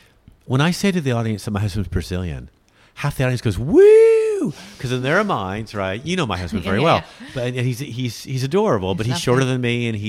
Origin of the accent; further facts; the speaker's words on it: United States; I'm American, so I'm not afraid of black people.